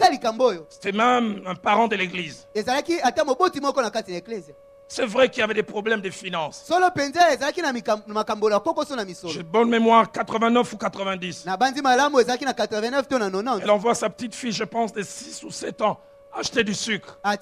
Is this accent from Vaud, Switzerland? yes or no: yes; Lausanne, Vaud, Switzerland; Dans le quartier où j'ai grandi à Lausanne